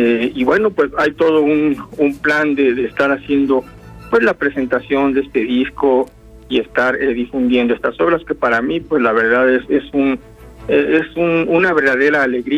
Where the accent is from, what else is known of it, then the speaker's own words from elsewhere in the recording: Mexico City, Mexico; born there; also born or lived in Cuernavaca; orgullo, pues, ser morelense, porque yo no digo que es una segunda tierra, es una primera tierra, ¿verdad? Yo nací en la Ciudad de México, pero entre la Ciudad de México y Cuernavaca, pues han sido mis dos primeras tierras